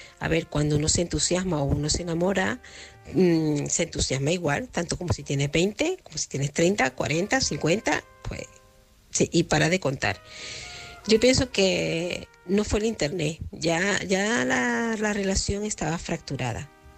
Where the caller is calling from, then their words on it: Murcia, Region of Murcia, Spain; corresponsal de Murcia.